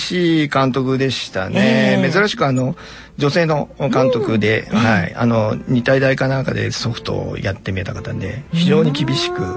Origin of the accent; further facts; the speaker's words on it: Chiba, Japan; also born or lived in Tokyo; もともとは東京で生まれましたけれども、まあ、いろいろ転校転勤を繰り返して、で一番長く 子供の頃過ごしたのは千葉県なんですけれども